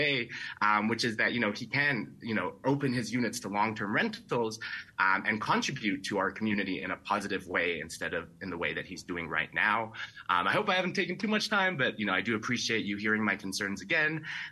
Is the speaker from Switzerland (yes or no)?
yes; Zurich, Switzerland; now in Miami, United States; I did move to Miami from my hometown of Zurich, Switzerland, about 2 years ago.